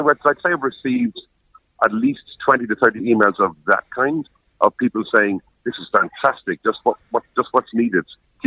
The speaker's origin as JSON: {"language": "English", "country": "Ireland", "lives_now": "Spain", "said": "primarily I'm Irish and there's a lot of Irish people down on the Costa del Sol."}